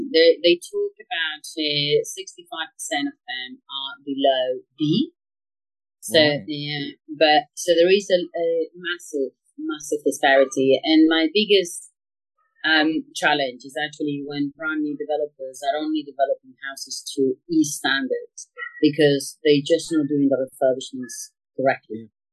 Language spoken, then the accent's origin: English; Spain; Okay, so I come from Spain.